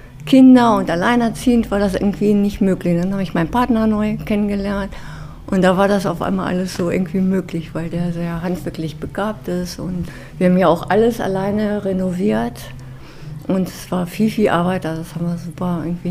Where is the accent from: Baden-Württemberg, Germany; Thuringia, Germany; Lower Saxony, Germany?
Lower Saxony, Germany; Stadthagen; Ich komme aus Stadthagen, also habe in Hannover auch gearbeitet